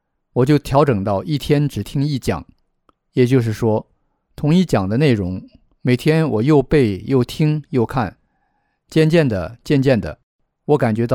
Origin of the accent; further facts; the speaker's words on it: China; 我是1949年以后在大陆出生，从小就在党文化的浸泡中长大的大陆人，